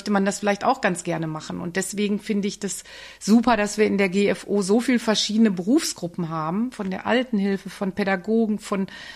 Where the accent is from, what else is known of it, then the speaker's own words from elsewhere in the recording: North Rhine-Westphalia, Germany; now in Brühl, Germany; wenn man so aus dem Münsterland kommt und ins Rheinland, dann war das schon auch ein Sprung ins kalte Wasser